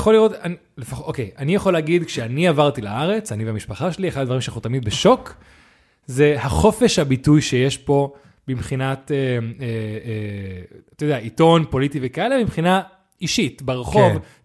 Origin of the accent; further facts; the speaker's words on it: Spain; האמת שגם זה משהו מאיך שגדלתי בספרד, תמיד הקטע של לדבר עברית זה היה משהו קצת עקרוני.